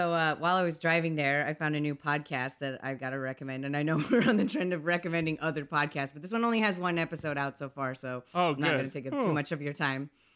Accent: Missouri, United States; I grew up in Missouri. So, like, you swim in, like, lakes and rivers.

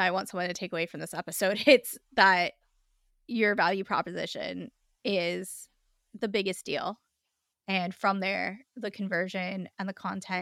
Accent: California, United States; accent: California; And me with my thick California accent. I know that, you know, AI does not understand me either.

